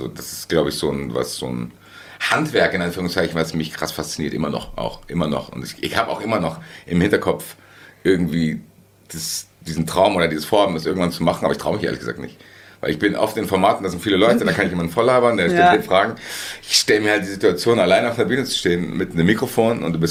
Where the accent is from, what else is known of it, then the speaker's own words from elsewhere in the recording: Hesse, Germany; Ich bin im Nordend tatsächlich aufgewachsen.